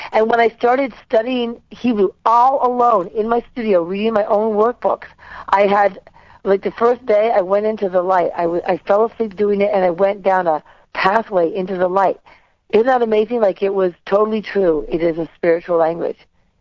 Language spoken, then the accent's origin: English; New York, United States; Because as a New Yorker, I always said, I'll never leave New York. Nothing is better than growing up in New York, and this is where I want to be the rest of my life.